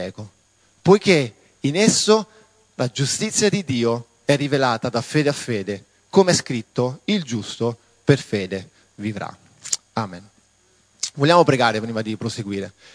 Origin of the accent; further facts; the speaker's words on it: Rome, Lazio, Italy; sono di Roma